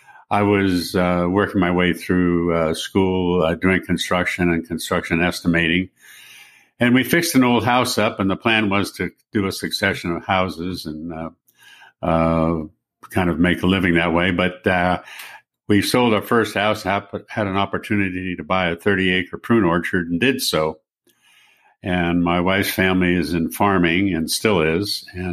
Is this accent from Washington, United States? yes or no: no; San Francisco, California, United States; Well, I'm from San Francisco, and born and raised there, and on my dad's side, the family goes back to when California was actually part of Spain.